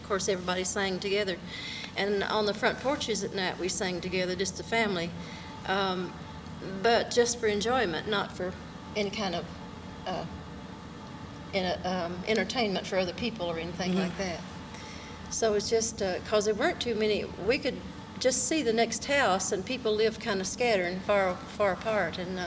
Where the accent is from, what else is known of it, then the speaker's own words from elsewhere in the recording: Viper, Kentucky, United States; born there; I was born in Viper, Kentucky. It's a little village of about 350 people, I guess, and it's not grown much in those years.